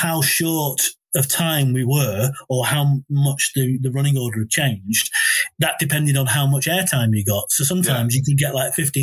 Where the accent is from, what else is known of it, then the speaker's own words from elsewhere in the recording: Altrincham, North West England, United Kingdom; Because going into Manchester, I grew up in Altrincham, and so going into Manchester became my addiction.